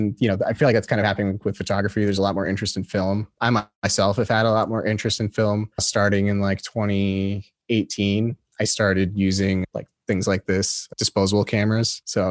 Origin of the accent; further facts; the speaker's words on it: Glendale, California, United States; I was born in Santa Monica and then I grew up in, most of my childhood was in Glendale, which is just like, you know, 15 minutes from downtown LA.